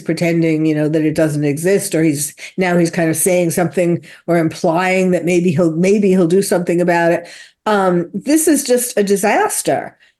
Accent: New York, United States; I've been there many times. I'm originally from New York, and it's just not an impossible story.

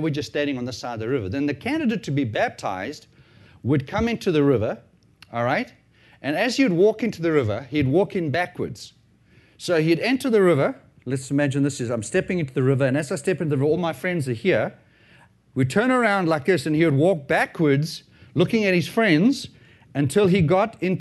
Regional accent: South Africa; Now, when we lived in South Africa, I was born and raised in South Africa.

